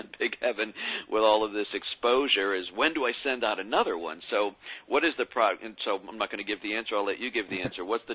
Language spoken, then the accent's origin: English; Philadelphia, Pennsylvania, United States; including my hometown Philadelphia Business Journal